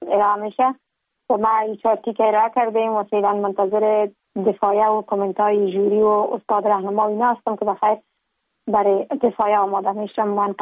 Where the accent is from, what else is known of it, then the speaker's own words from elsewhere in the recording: Kabul, Afghanistan; now in Ankara, Turkey; در شهر کابل متولد شدیم